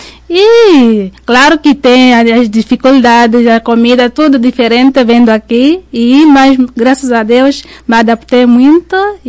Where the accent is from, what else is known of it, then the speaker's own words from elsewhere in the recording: Mozambique; Bom, para mim, começou lá mesmo em Moçambique, África, na nossa terra, a minha terra, aliás.